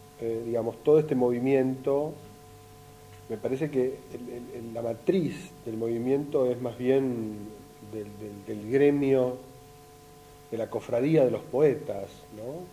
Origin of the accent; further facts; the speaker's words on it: Argentina; ya no podremos jamás volver a esa idea completamente fantástica, supersticiosa de que somos un país europeo